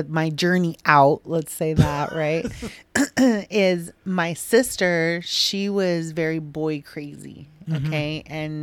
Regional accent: Mendota, California, United States; also born or lived in Fresno; I was born in Fresno, but lived in Mendota, like, between Mendota, Farban, Dos Palos, which are all just little stick towns.

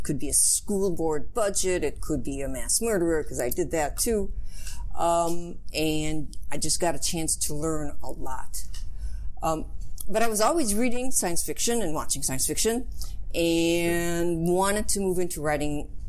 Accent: Milwaukee, Wisconsin, United States; Well, I'm originally from Milwaukee

